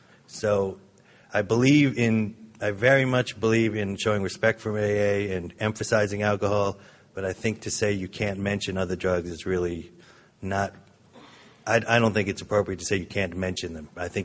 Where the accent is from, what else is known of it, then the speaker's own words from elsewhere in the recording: Brooklyn, New York, United States; I'm an alcoholic from Brooklyn, New York.